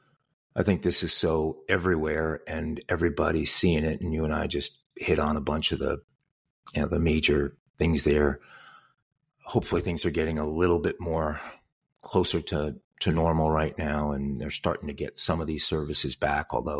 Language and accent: English; New York City, New York, United States; you're forever connected to it because of where you grew up